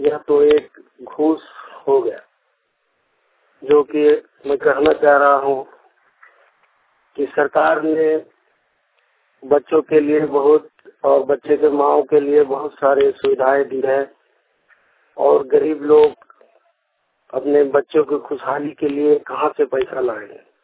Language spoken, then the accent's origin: Hindi; Dumka, Jharkhand, India; मैं दुमका का रहने वाला हूँ।